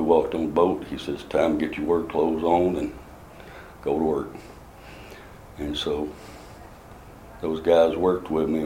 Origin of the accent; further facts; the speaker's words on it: Missouri, United States; I had some family in Western Kentucky, and I grew up in a just kind of cotton country, so to speak, in Missouri, a little flat land down there. And I grew up with family ties in Kentucky